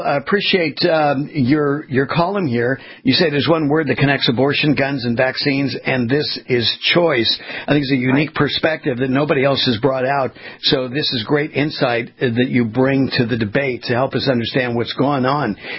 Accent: California, United States; I grew up in California on the West Coast, near the water

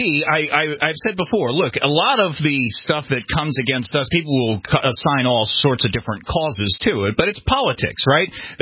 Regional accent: New York, United States; Yep, I'm from Long Island.

